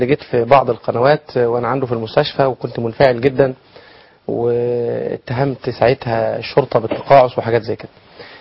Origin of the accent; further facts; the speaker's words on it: Egypt; ليه إحنا كمصريين يعني ليه مهانين برا